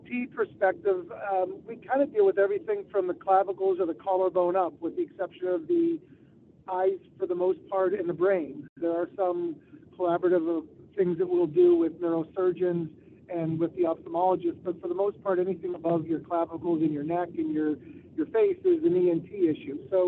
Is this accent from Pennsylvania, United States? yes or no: yes; Erie, Pennsylvania, United States; So I grew up in Erie, and it was always my desire to come back home and practice in my hometown.